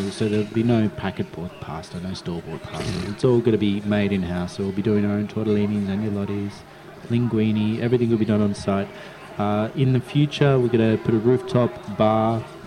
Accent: Melbourne, Victoria, Australia; But I'm from Melbourne.

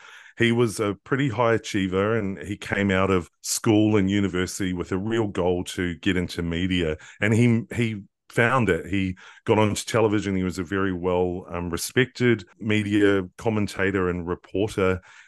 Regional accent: New Zealand; And I'm a Kiwi originally, and I grew up, you know, with rugby

